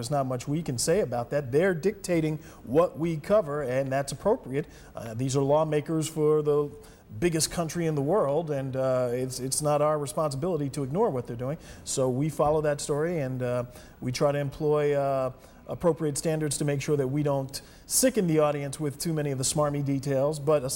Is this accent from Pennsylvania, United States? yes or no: yes; Philadelphia, Pennsylvania, United States; now in Atlanta, United States; I mean, it's a big, small town to me, but then I'm from Philadelphia